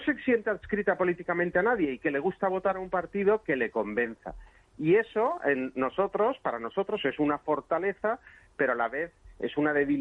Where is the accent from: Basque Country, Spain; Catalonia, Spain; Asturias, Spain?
Catalonia, Spain; Nosotros somos catalanes, españoles y europeos.